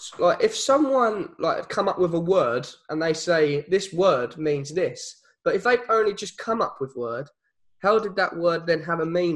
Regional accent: South East England, United Kingdom; accent: Kentish; I'm not a Cockney myself. I'm from Kent, but I got confused as an Aussie in America.

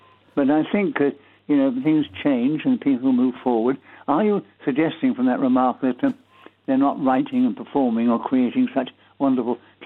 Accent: London, United Kingdom; also born or lived in Grantham, Lincolnshire; Yes, I was born in Lincolnshire, in Grantham. And then when I left when I was about 8, because my parents then moved to London.

